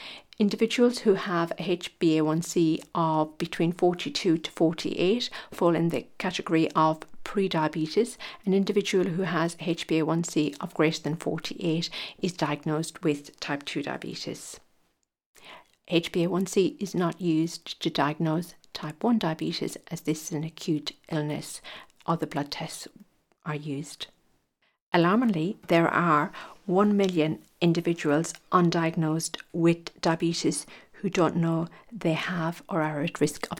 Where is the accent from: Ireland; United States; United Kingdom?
Ireland; moved away as an adult; And when I came over from Ireland in 1990, there were lots of other young Irish nurses who came over to do their training